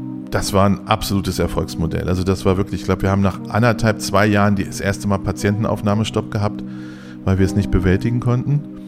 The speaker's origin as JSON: {"language": "German", "town": "Hildesheim", "region": "Lower Saxony", "country": "Germany", "tie": "born or raised there", "said": "Gebürtiger Hildesheimer, Bernwarz Krankenhaus. Ich bin gerne Hildesheimer, ich bin hier groß geworden. Ich bin sehr in der Innenstadt hier groß geworden."}